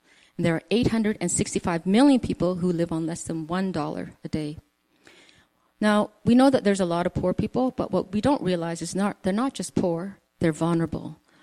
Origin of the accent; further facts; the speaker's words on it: Calgary, Alberta, Canada; We grew up in Calgary.